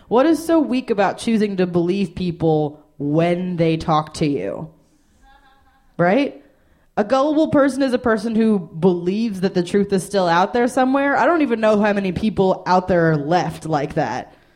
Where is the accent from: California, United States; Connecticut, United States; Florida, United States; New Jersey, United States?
New Jersey, United States; South Orange; also born or lived in Asheville, North Carolina; now in Washington, United States; I'm from South Orange, New Jersey, but I just moved from Asheville, North Carolina.